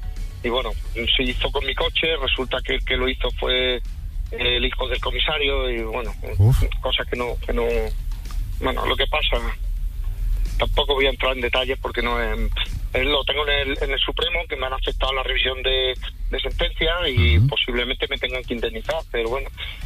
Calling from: Jaén, Andalusia, Spain; Desde Jaén.

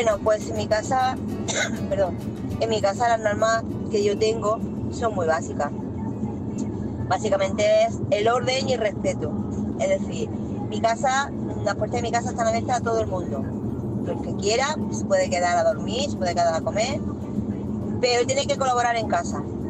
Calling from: Almería, Andalusia, Spain; de Almería.

